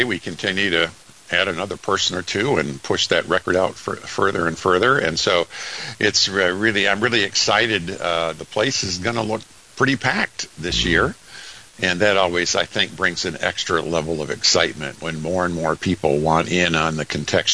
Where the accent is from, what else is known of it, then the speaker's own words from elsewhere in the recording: Grand Rapids, Michigan, United States; I was born and raised in Grand Rapids